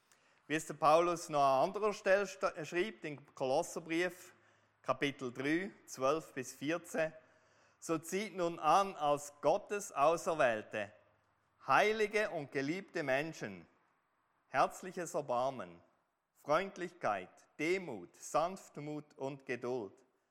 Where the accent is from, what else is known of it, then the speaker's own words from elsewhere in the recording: Switzerland; für uns als Schweizer oder was immer unser ethnischer Hintergrund ist.